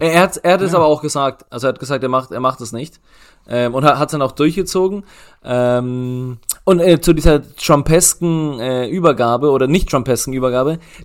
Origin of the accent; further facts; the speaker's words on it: Germany; Nein, es ist ja unser Spiel als Deutsche an sich.